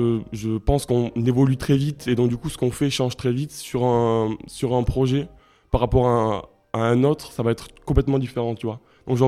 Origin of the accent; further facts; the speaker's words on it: Toulouse, Occitanie, France; J'ai toujours été autour de Toulouse. Mais ma mère habite dans Gers, donc j'ai fait une petite partie de mon enfance dans Gers, dans la périphérie toulousaine. Et puis après, ouais, ça fait 4-5 ans que j'habite seul sur Toulouse, là.